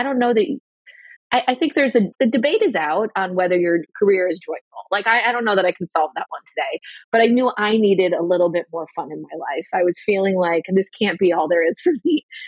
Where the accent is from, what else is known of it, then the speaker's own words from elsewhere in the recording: Milwaukee, Wisconsin, United States; I grew up in Milwaukee.